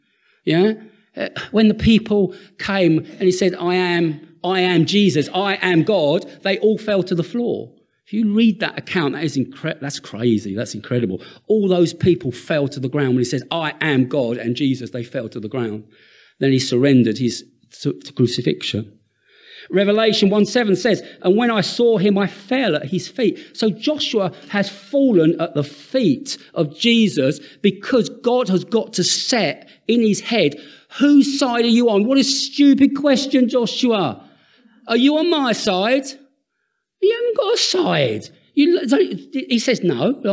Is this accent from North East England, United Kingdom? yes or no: no; Isle of Sheppey, South East England, United Kingdom; I come from the Isle of Sheppey. We haven't got very many big words on the Isle of Sheppey.